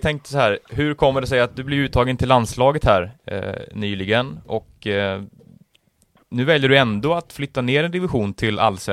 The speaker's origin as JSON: {"language": "Swedish", "town": "Växjö", "region": "Kronoberg County", "country": "Sweden", "tie": "born or raised there", "lives_now": "Strängnäs, Sweden", "said": "i Småland, i min hemstad Växjö där."}